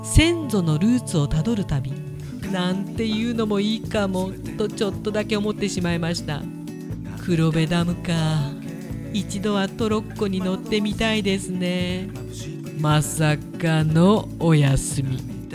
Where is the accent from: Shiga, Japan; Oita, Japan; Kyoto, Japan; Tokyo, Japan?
Tokyo, Japan; born there; 東京生まれの足にはその概念がありませんでしたが